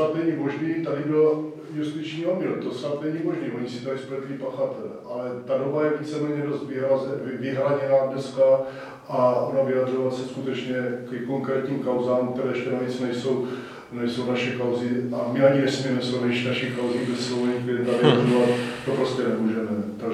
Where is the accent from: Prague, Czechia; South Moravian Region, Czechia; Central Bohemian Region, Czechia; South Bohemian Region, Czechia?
South Moravian Region, Czechia; Brno; kdo a jak ovládal Prahu, já nevím, já jsem z Brna, jo